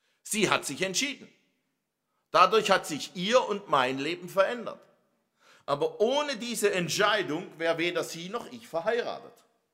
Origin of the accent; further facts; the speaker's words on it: Baden-Württemberg, Germany; Ich lebe mit meiner Frau in einem kleinen Ort am Rande vom Nordschwarzwald. Und als ich noch ein Stöpke war, ich bin in dem Ort aufgewachsen, da lebten wir am Rande des Ortes.